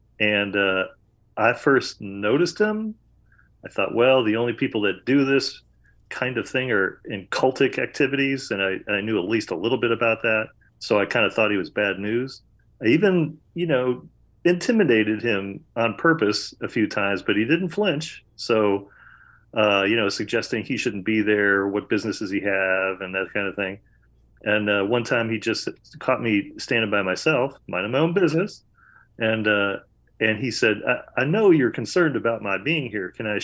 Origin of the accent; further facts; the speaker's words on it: Liverpool, New York, United States; I grew up in Liverpool, New York, at the time the largest high school in New York State outside of the city boroughs.